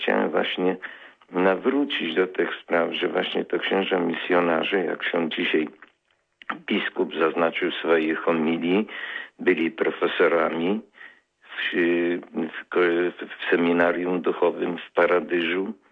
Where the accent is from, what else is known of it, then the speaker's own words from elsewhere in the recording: Meducha, Ivano-Frankivsk Oblast, Ukraine; now in Poland; organista i kościelny, to byśmy z własnej mojej rodzinnej miejscowości Meducha i tutaj nadal oni piastowali to swoje stanowisko